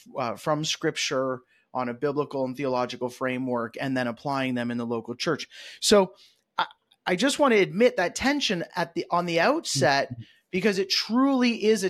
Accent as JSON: {"language": "English", "town": "Toronto", "region": "Ontario", "country": "Canada", "tie": "born or raised there", "said": "I grew up in the Toronto area where People's Church had a really great radio program"}